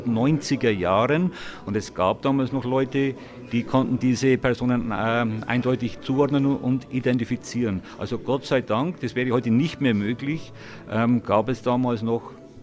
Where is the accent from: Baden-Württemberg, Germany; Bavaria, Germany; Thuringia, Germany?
Bavaria, Germany; Mehlmeisel; Ich bin auch so aufgewachsen, dass meine Heimat Mehlmeisel was ist, das nicht selbstverständlich ist.